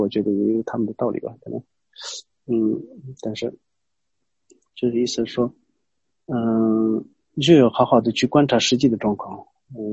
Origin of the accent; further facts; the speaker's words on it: Tibet, China; 有一次我在广州还是哪里，我说我是西藏人。